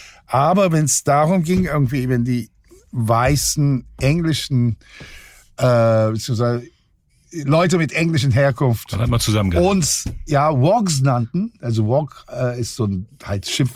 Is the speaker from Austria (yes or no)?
no; Australia; also born or lived in Ankara, Turkey / Istanbul, Turkey; Aber ich bin in Australien tatsächlich aufgewachsen. Also bis zur mittleren Reife war ich in Australien. In Ankara war ich bis zu meinem siebten Lebensjahr. Und dazwischen war ich ein paar Jahre in Istanbul im Gymnasium.